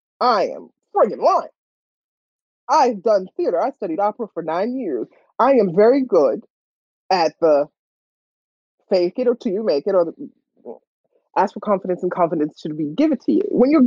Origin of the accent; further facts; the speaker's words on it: Far Rockaway, New York, United States; And I was part of, I'm from Far Rock. And this is a under-resourced neighborhood.